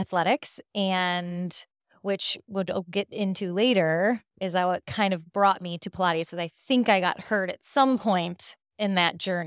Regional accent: Illinois, United States; So I'm originally from the Midwest, right outside of Chicago.

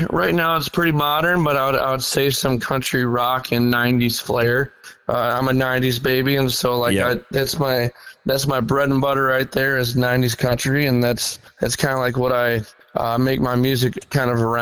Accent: Battle Creek, Michigan, United States; now in Lake City, United States; I am from Lake City, Michigan. That's currently where I reside. I grew up down in Battle Creek, Michigan.

